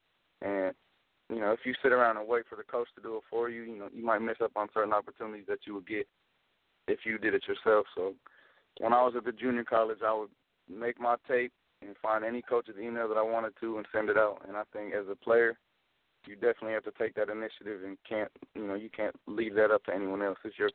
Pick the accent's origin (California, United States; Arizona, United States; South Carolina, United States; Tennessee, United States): California, United States; All right, so I'm from Marin County, and that is just north of San Francisco.